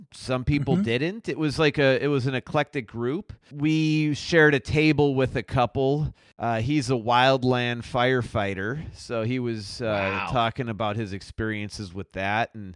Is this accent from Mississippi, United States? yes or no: no; Chicago, Illinois, United States; accent: Chicago; So they caught me twice with my Chicago accent, you know